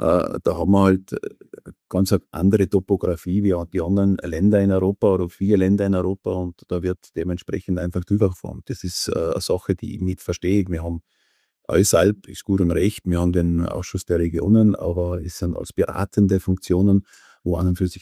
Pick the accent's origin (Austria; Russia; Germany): Austria; Tyrol; als Tiroler